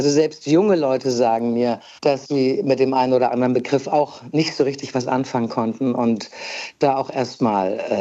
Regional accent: Saxony-Anhalt, Germany; Ich komme ja nun aus der ehemaligen DDR und ich glaube, dass es früher auch noch mehr regional geprägt war. Also bei uns in Sachsen-Anhalt, ich komme aus Sachsen-Anhalt

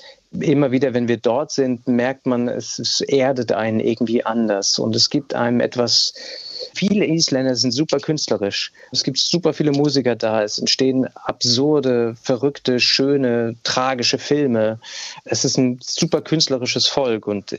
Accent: Rhineland-Palatinate, Germany; now in Mannheim, Germany; Ich bin in der Pfalz aufgewachsen und der Grund, warum ich dann nach Mannheim gezogen bin, war erstmal der Job meiner Frau.

